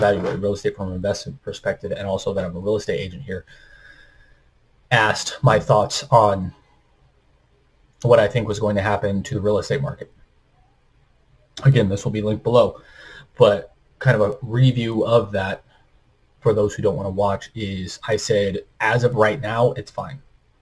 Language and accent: English; Rapid City, South Dakota, United States; the city I grew up in Rapid City, South Dakota